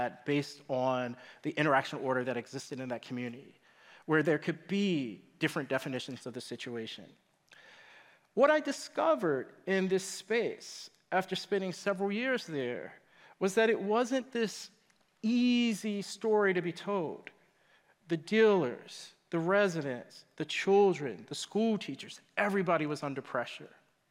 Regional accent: Detroit, Michigan, United States; this is the neighborhood where I grew up in Detroit. You can still see this on a map if you Google 8499 Lyford Street. This neighborhood doesn't exist anymore.

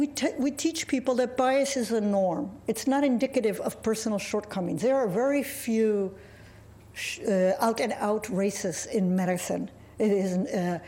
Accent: Argentina; I was not born in the United States. I'm actually from Argentina.

